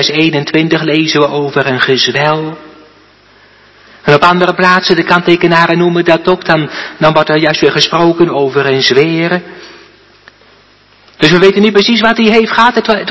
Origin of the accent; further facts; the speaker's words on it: Oosterwolde, Friesland, Netherlands; born there; toen ik een zondag in Oosterwolde voorging, mijn geboorteplaats.